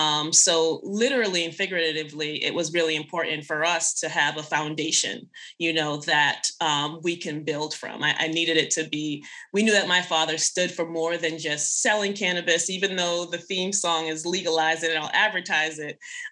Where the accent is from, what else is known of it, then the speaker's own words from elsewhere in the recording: Boston, Massachusetts, United States; also born or lived in Jamaica; I was born in Jamaica, but raised in Boston